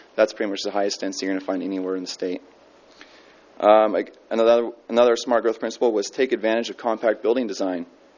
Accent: San Luis Obispo, California, United States; I'm from San Luis Obispo. My family owns two pieces of property on McCabe Drive.

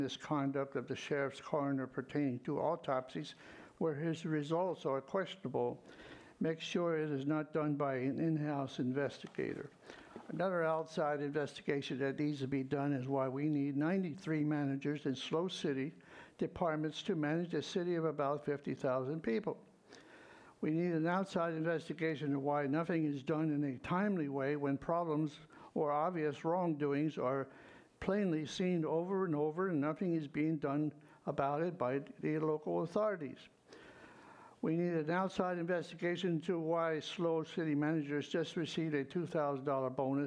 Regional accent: Los Osos, California, United States; Good morning, board and public. … from Los Osos.

